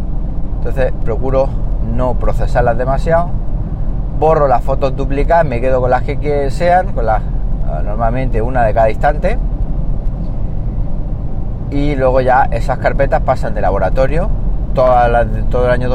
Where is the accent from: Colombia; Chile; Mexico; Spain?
Spain; Siles, Andalusia; por ejemplo Linares o por ejemplo Siles, que es mi pueblo.